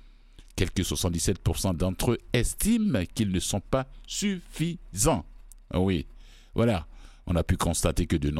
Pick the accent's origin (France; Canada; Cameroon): Canada; ici chez nous, au Canada